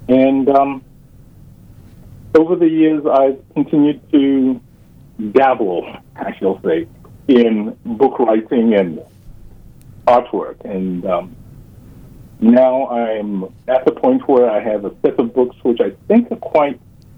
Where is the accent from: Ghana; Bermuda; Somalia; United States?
Ghana; moved away as an adult; Originally, I'm from Ghana, West Africa, and I came out here, studied physics, and got involved in computers and engineering.